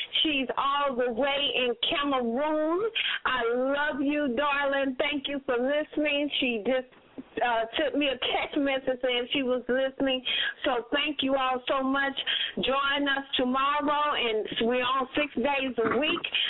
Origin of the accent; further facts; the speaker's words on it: Atlanta, Georgia, United States; We're from Atlanta, so you need to tell Atlanta to tune in to us